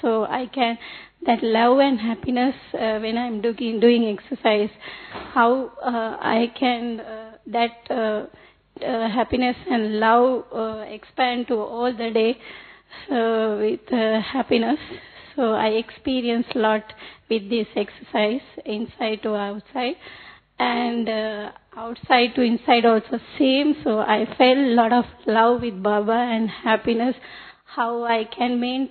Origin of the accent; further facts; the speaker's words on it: Sri Lanka; English is a second language; I'm from Sri Lanka.